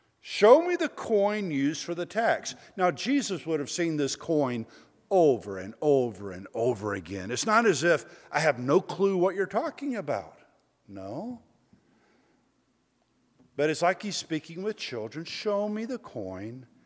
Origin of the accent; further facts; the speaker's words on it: Alabama, United States; I'm a huge Alabama. I'm from Alabama originally.